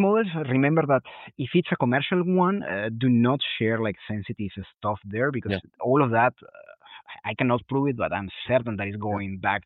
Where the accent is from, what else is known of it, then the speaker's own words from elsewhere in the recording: Venezuela; let's go back to my home country in Venezuela